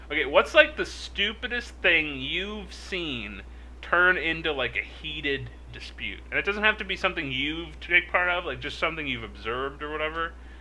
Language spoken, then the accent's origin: English; New York City, New York, United States; I'm a real New Yorker.